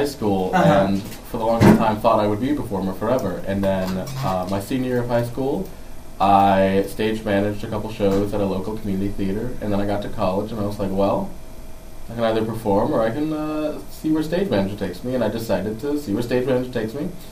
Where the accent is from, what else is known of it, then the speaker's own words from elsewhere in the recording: Marble Falls, Texas, United States; I grew up in Marble Falls, Texas.